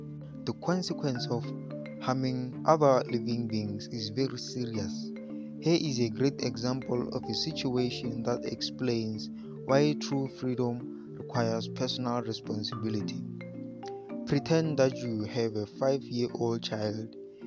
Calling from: South Africa; It is I and I … I'm broadcasting live from South Africa.

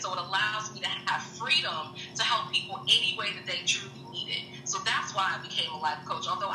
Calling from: Arkansas, United States; I'm calling from Arkansas.

